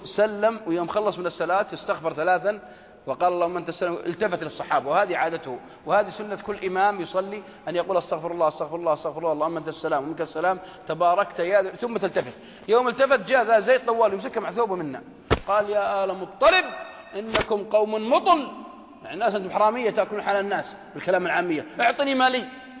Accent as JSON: {"language": "Arabic", "region": "Najd", "country": "Saudi Arabia", "said": "على قول عندنا في نجد يقولون ما تواطن"}